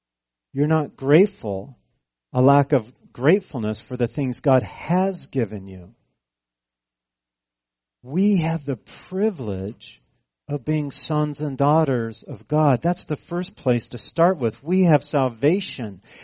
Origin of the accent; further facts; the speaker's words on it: California, United States; Now, I'm from California